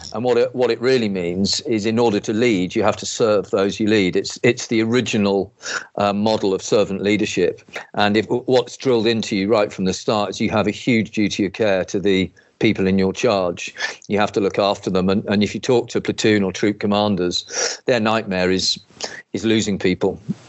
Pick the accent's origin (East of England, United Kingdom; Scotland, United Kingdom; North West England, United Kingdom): East of England, United Kingdom; Cambridge; when I was born and bred in Cambridge, and when I went to school in Cambridge, I found myself in leadership roles there